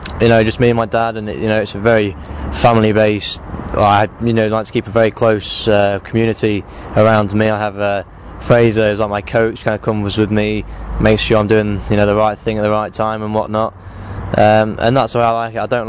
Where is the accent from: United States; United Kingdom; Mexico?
United Kingdom; East Midlands; I'm from Lincolnshire. It's, you know, if people don't know the UK, it's about 2 hours north of London, so pretty central.